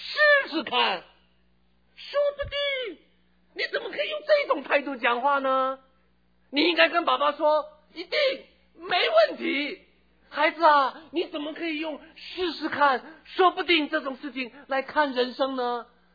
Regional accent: Taitung County, Taiwan; 我从小在台东长大，一个相当偏僻的城镇，在光明新村

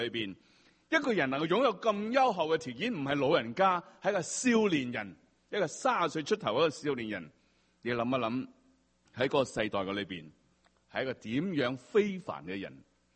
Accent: Hong Kong; 在我们香港人士都说，我什么都不信，我信我自己

